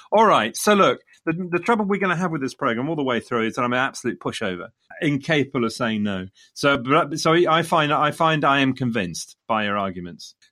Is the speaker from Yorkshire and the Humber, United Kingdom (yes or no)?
no; Leicester, East Midlands, United Kingdom; Okay, so I had to say that coming from Leicester being my hometown, the late 1970s in Leicester saw the emergence